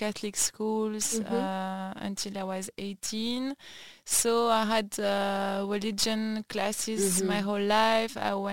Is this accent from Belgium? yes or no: yes; Brussels, Brussels-Capital Region, Belgium; I was born in Belgium, in Brussels, and that's also where I grew up. I have lived my whole life in Belgium, only traveled for my studies from time to time, but beside that, that's where I come from.